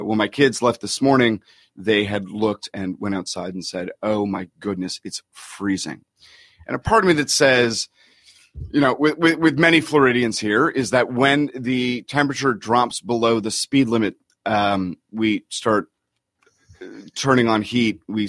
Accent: Toronto, Ontario, Canada; now in Stuart, United States; You know, I grew up in a very cold climate growing up in Toronto.

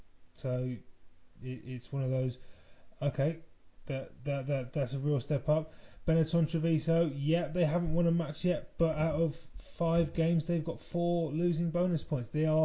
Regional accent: England, United Kingdom; a Welshman refereeing means Wales aren't in there, and that's always a bonus for, as an Englishman.

